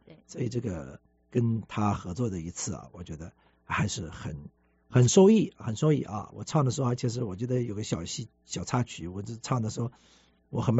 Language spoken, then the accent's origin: Chinese; Suzhou, Jiangsu, China; 不单是我们苏州人江南人喜欢的啊